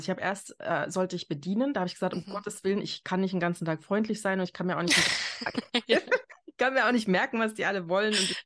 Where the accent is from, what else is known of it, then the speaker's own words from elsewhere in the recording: East Germany, Germany; ich komme ja aus Ostdeutschland, da haben irgendwie alle Ingenieur studiert.